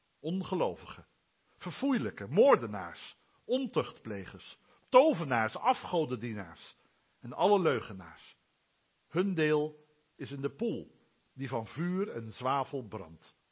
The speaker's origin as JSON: {"language": "Dutch", "town": "Dordrecht", "region": "South Holland", "country": "Netherlands", "tie": "born or raised there", "said": "een stadsgezicht op de stad Dordrecht. De stad waar ik opgegroeid ben."}